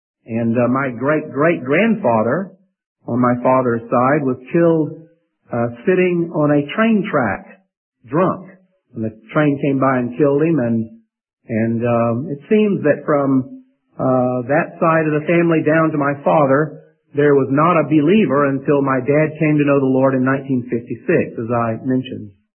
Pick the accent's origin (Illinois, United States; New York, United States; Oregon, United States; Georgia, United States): Georgia, United States; Fairburn; My family and I were raised in South Atlanta, a little town called Fairburn.